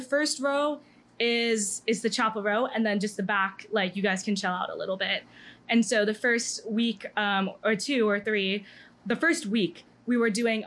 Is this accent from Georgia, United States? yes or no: yes; Georgia, United States; I'd be like, I'm from Georgia.